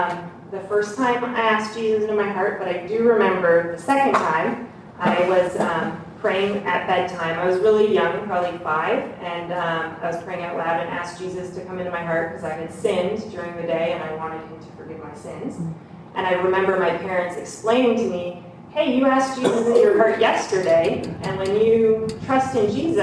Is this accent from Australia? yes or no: no; Canada; also born or lived in Dallas, United States / New York, United States; I was born in Dallas when my dad was in school to become a pastor, but I don't remember anything about it. Before I turned one, we moved up to Canada, and that's where I went to elementary school